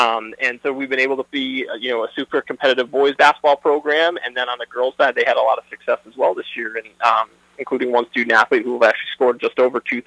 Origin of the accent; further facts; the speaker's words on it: Bristol, Connecticut, United States; Yeah, so I'll say I grew up in Bristol, Connecticut. Ultimately, came up here to Endicott.